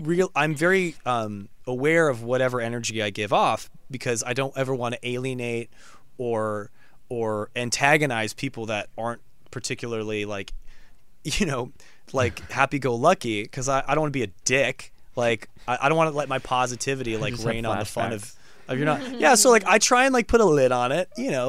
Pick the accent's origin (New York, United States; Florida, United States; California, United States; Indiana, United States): California, United States; San Francisco; now in Los Angeles, United States; a fun like pilgrimage I would make growing up in San Francisco to San Diego to go to Comic-Con.